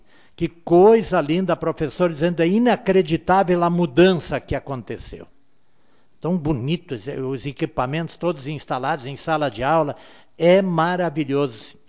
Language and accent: Portuguese; Arroio do Meio, Rio Grande do Sul, Brazil; nós vamos ter orgulho cada vez maior de poder dizer: eu sou de Arroio do Meio